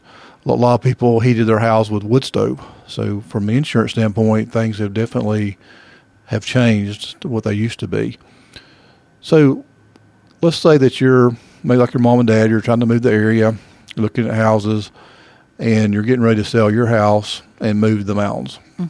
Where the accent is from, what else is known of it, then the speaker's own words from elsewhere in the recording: Hayesville, United States; It's in my home, and it certainly has changed a lot since I was a child. I grew up in Hayesville. The area is just not the same as it was years ago.